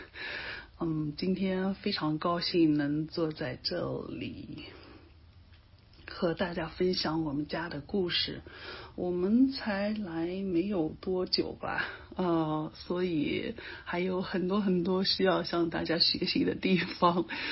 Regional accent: Shanghai, China; 我今年43岁，那么我先生今年45岁，我们俩都是来自于中国上海。

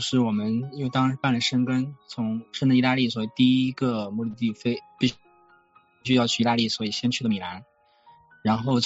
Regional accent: Hubei, China; 因为我是湖北人，但我当时其实好几年没有回湖北了。

